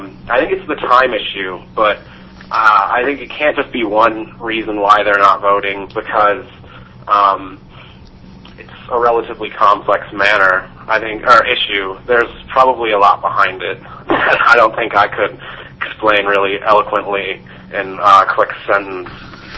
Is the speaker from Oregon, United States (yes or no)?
yes; Ashland, Oregon, United States; Okay, well, Chair Devlin and members of the committee … I am from Ashland, Oregon.